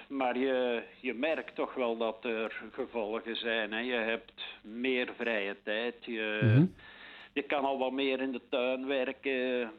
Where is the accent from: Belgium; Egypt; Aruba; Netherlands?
Belgium; Merksplas, Flanders; Ja, ik ben iemand uit Merksplas.